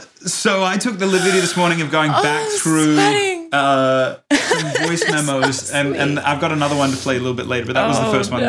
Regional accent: Australia; my interjection point as an Australian homeschooler was to say

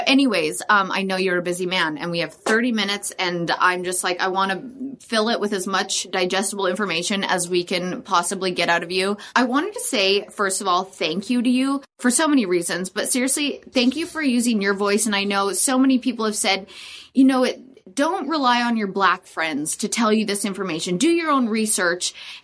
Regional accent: Alberta, Canada; moved away as an adult; now in Vancouver, Canada; Okay, so I'm actually from like a really small town in Alberta, Canada. And so you'd think I would be used to the cold, but I'm not. And then I moved to Vancouver when I was like 19

